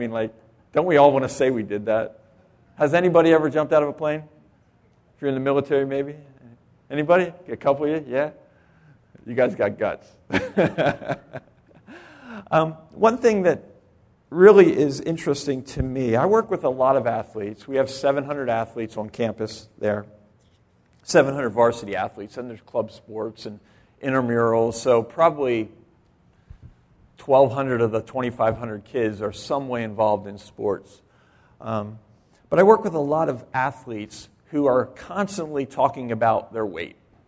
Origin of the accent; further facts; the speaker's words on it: Boyertown, Pennsylvania, United States; now in Lancaster, United States; We're from Boyertown, so we're locally grown, and I worked in Ole for a little while as a youth pastor, but we're local people. I currently live in Lancaster in the city